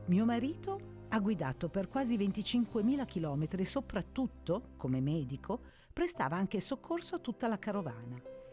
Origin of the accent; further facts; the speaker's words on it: Veneto, Italy; Io sono nata e cresciuta in Veneto